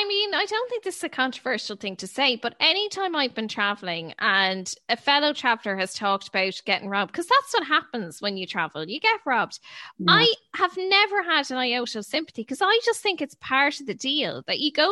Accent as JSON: {"language": "English", "country": "Ireland", "said": "like we're all skirting around the issue that we're from Ireland."}